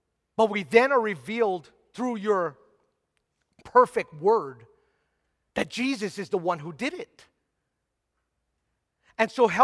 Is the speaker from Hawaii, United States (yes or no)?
yes; Hawaii, United States; I'm a nobody from Hawaii, and I don't mean that in a self-deprecating way.